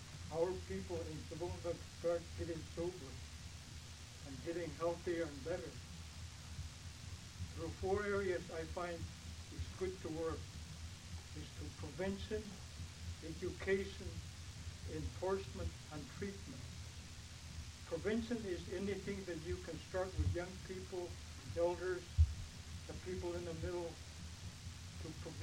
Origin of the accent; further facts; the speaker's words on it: Savoonga, Alaska, United States; But I'm from Savonga, from Northern Shawn Hills region.